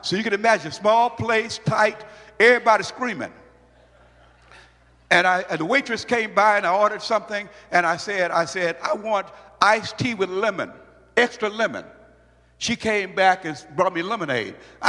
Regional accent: Brooklyn, Illinois, United States; if I came from Brooklyn, Illinois, St. Louis, Missouri area. So if you speak with a St. Louis accent, and … I said, oh Lord, you messing with me now. You took me all the way back to my childhood.

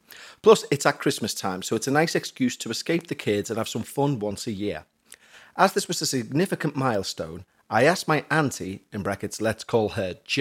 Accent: England, United Kingdom; Because we're English, of course.

